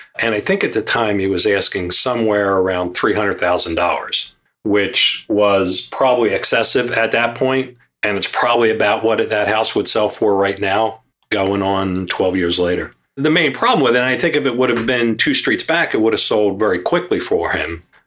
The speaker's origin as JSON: {"language": "English", "town": "Philadelphia", "region": "Pennsylvania", "country": "United States", "tie": "born or raised there", "said": "We're in the suburbs here, but I grew up in Northeast Philadelphia. I literally lived two doors away from a train station on a busy road."}